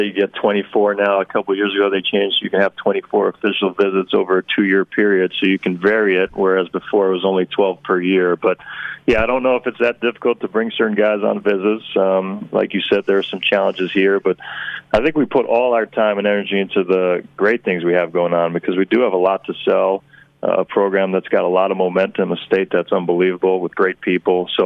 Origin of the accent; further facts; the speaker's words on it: New Jersey, United States; So spent our years, formative years, growing up in Jersey.